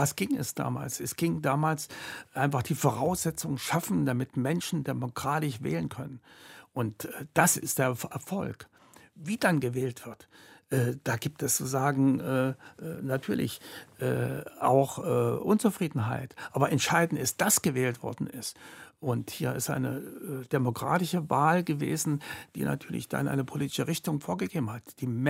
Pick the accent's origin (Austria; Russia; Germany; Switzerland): Germany; East Germany; also born or lived in West Berlin; im Osten aufgewachsen, in der DDR aufgewachsen, ein Kind der DDR zu sein, Jahrgang 53, war ich von dieser DDR geprägt.